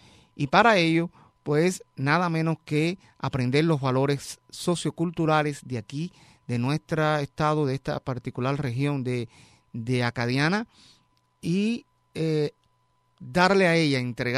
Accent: Cuba; Yo que soy de Cuba, bueno, pues, los que identifican a mi isla querida.

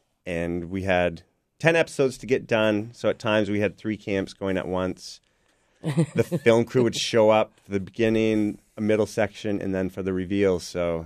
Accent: Augusta, Maine, United States; We all grew up together. We're from the Augusta Gardner area, so we've known each other our whole lives.

